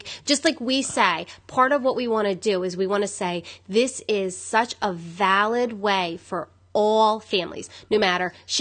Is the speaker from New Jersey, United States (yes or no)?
yes; New Jersey, United States; Like why when especially we come from a very diverse area. We're from New Jersey.